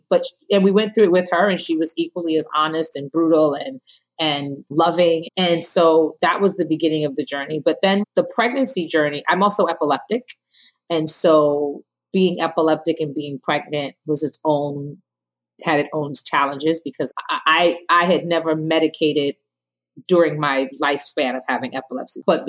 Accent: Ghana; now in New Jersey, United States; I'm married. I live in New Jersey. I'm a social impact entrepreneur. And I'm from Ghana, West Africa.

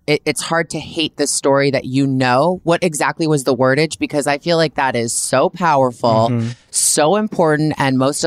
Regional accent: Canada; I'm a Canadian girl. I know Canada.

